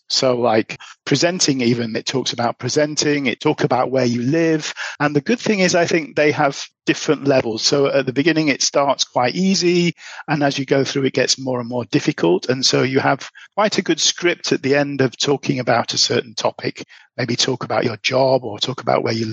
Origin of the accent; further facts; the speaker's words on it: United Kingdom; for me as a Brit, I actually thought she was American.